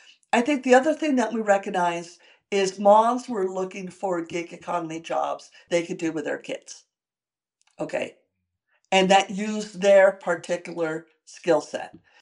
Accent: Santa Fe, New Mexico, United States; And a gal from Santa Fe, which is my hometown, came to Women's Startup Lab.

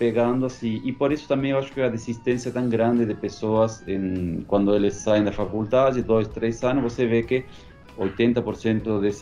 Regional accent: Córdoba, Argentina; Portuguese is a second language; eu sou de Córdoba, e nessa época estava começando os programas de TV de gastronomia muito forte na Argentina.

